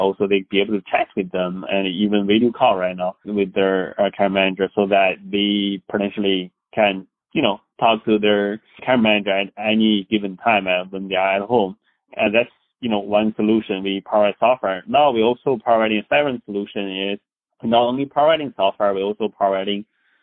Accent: Beijing, China; English is a second language; now in United States; I grew up in Beijing, China.

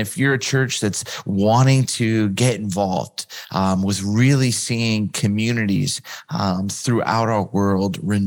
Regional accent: West Coast, United States; maybe because I grew up on the West Coast.

